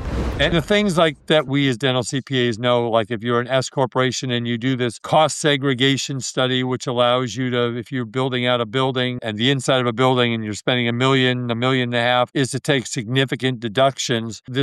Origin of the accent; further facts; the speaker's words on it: Brooklyn, New York, United States; now in California, United States; Now, you have to understand, folks, I grew up in Brooklyn, New York.